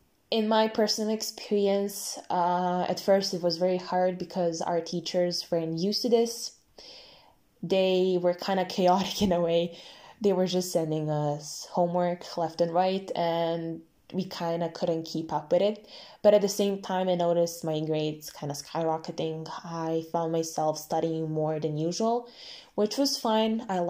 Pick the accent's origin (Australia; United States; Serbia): Serbia; I'm 18 years old, and I come from Serbia.